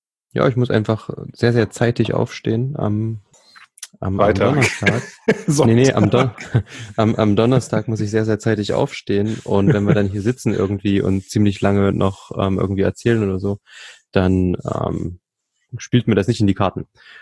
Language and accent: German; Thuringia, Germany; born there; Also ich bin ja gebürtiger Thüringer